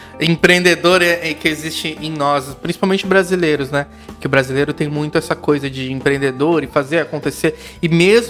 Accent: Brazil; Porque a gente já amava essas coisas, né? Sim. Como brasileiro e todo mundo já consumia muito.

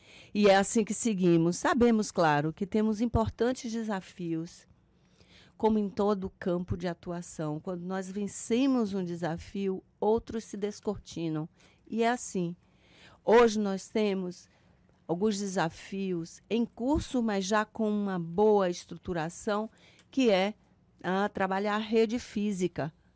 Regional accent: Itabuna, Bahia, Brazil; Amanhã, nós estaremos em grande festa em Itabuna, minha terra natal

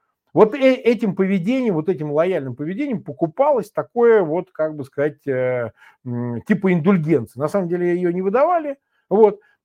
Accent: Russia; Мы вот из России

